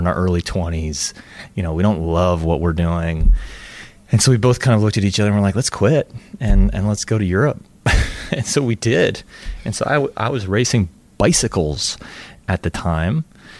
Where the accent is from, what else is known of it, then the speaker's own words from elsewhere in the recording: Edmonton, Alberta, Canada; born there; I was born in Edmonton, and that was 1976 in September.